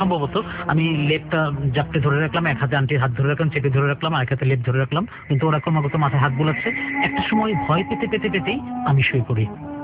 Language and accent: Bangla; Dhaka, Dhaka Division, Bangladesh; born there; প্রথমত হচ্ছে আমার আম্মা পুরনো ঢাকার, সেই সূত্রে আমার জন্ম পুরনো ঢাকায়। পুরনো ঢাকায় আমার যে বাড়িতে বেড়ে ওঠা, 4-5 পর্যন্ত আমি যে বাড়িতে ছিলাম, ভাড়া বাড়ি ছিল আমাদের